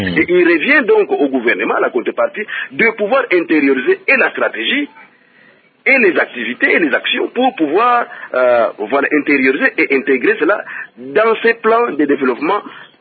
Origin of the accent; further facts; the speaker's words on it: Kongo Central, DR Congo; moi qui vous parle, je ne suis pas un Katangais, je suis du Bas-Congo.